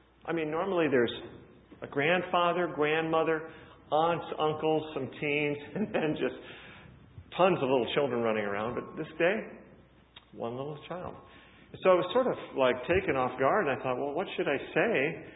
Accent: United States; I come from America. I'm a missionary.

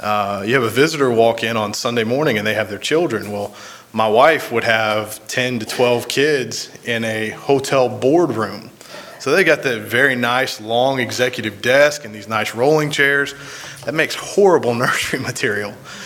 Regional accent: Atlanta, Georgia, United States; now in Maryland, United States; I grew up in Atlanta. I'm Southern as it gets.

